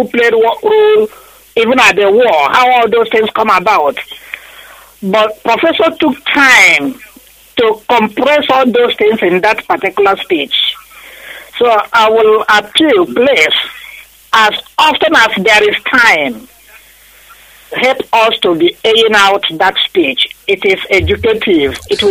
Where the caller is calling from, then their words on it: Warminster, South West England, United Kingdom; I'm calling from Wilshire, from Warminster in Wilshire, United Kingdom.